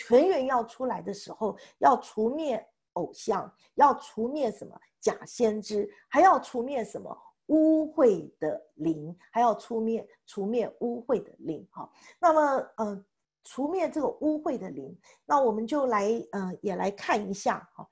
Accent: China; 那我们中国人，我们有以前啦，我们中国人比较喜欢我们说什么，我们是龙的传人

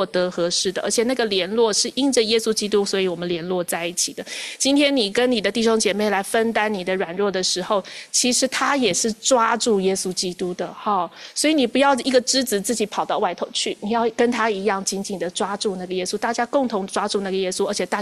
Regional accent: Taiwan; 网络上的我也是台湾人，我是台湾人，我在说我自己。

